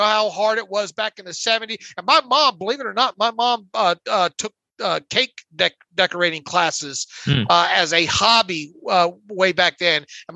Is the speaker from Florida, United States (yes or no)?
yes; Florida, United States; growing up in Northwest Florida, when I grew up, obviously the Steelers, got into prominence in late 70s